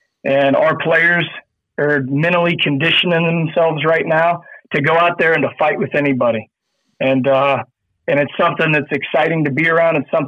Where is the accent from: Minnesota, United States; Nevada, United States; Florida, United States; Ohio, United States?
Florida, United States; Jacksonville; Yeah. So, you know, I'm from Jacksonville, Florida, so I'm from the South, played football in the SEC. So that is what I was brought up around.